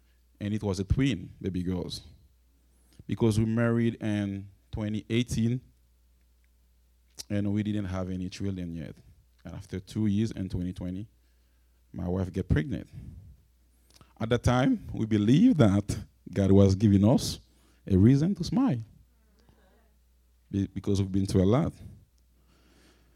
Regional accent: Haiti; I come from Haiti, and my family has walked through deep valleys.

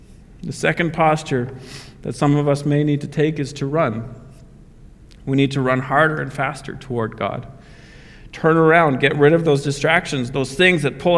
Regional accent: Red Deer, Alberta, Canada; born there; I was born in Canada. I am Canadian by physical birth, but my home isn't here. It's not here. It's not in Red Deer where I was born.

